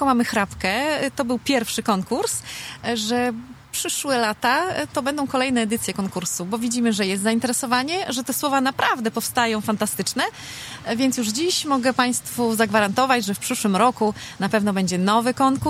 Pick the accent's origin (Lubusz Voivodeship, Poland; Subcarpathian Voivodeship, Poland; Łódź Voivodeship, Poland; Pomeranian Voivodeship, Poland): Pomeranian Voivodeship, Poland; Hel; Ja jestem z Helu, u mnie było 12.